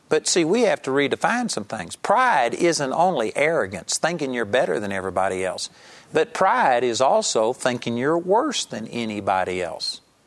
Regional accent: Texas, United States; I'm a hick from Texas.

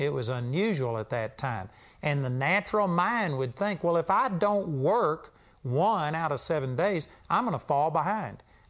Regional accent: Texas, United States; You know, I grew up in Texas, and when I was a kid, they actually had what they call blue laws.

